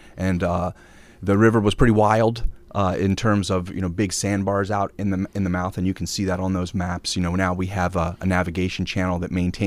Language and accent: English; Maryland, United States; I actually grew up in Maryland. I grew up on a little farm out there on the eastern shore of Virginia near a place called Ocean City, Maryland.